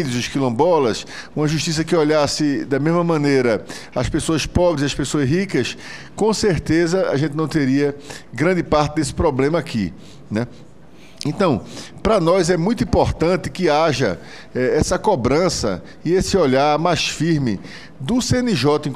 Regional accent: Recife, Pernambuco, Brazil; Recife, por exemplo, só tem, de onde eu sou

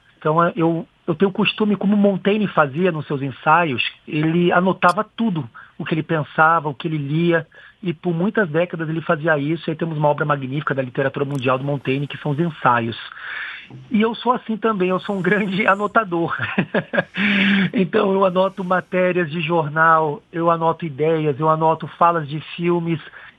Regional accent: Paraná, Brazil; born there; also born or lived in Rio de Janeiro / São Paulo; now in Roraima, Brazil; Eu, assim, nasci no Paraná, morei no Rio de Janeiro, morei em São Paulo, estudei na Unicamp e vim morar, então, em Roraima, na Amazônia.

